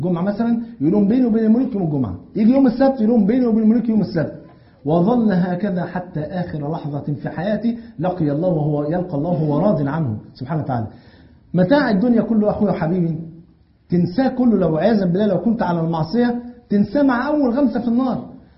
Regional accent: Egypt; الفول عندنا في مصر فرض عين, واخد بالك؟

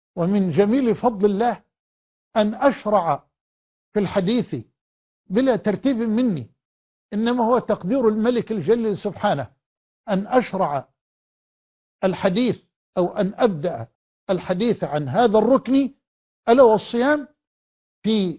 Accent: Egypt; وأسأله سبحانه أن يحفظ على بلدنا مصر

